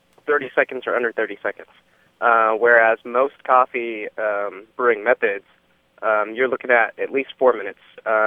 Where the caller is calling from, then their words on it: Dallas, Texas, United States; I'm calling from Dallas.